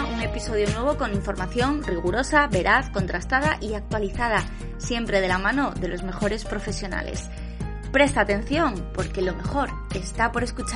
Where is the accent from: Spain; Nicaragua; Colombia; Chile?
Spain; Cangas del Narcea, Asturias; en Cangas del Narcea, en mi pueblo